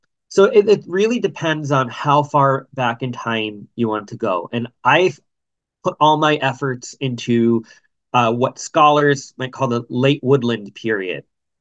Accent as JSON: {"language": "English", "town": "Hudson", "region": "New York", "country": "United States", "tie": "born or raised there", "said": "Well, I grew up in the Hudson Valley within sight of the Catskill Mountain Escarpment. I spent most of my life just outside Hudson, New York."}